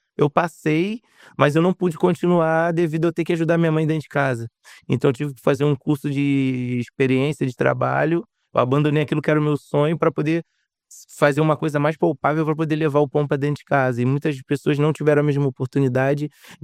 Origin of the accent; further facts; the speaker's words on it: Rio de Janeiro, Brazil; sempre nascido e criado em Vila Isabel